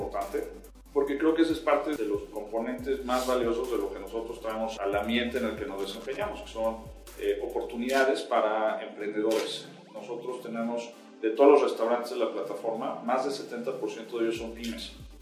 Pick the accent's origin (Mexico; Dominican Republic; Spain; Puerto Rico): Mexico; Siendo mexicano, seguramente nos gustan los tacos.